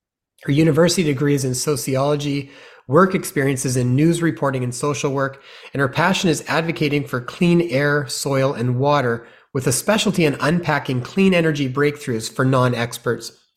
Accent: British Columbia, Canada; we found that you're not too far from us in Canada here, we thought that's actually really exciting. I grew up in the Okanagan

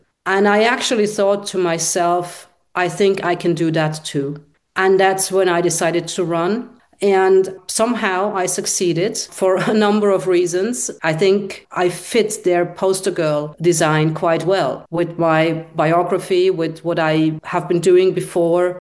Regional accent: Austria; also born or lived in Hungary; I was born in Hungary. My mother is Hungarian. My father is Egyptian. I grew up in Austria.

